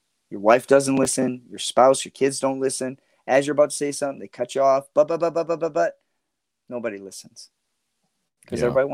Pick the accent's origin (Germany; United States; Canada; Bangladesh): Canada; You know, as a Canadian, in this country, it is, it's not the best country in the world, but it's the best country to me.